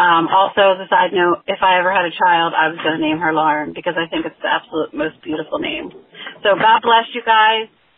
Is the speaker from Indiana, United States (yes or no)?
no; New Jersey, United States; I'm from Jersey.